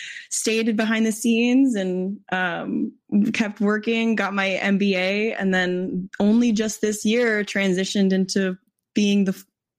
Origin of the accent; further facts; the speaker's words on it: Vienna, Virginia, United States; I'm from Vienna, Virginia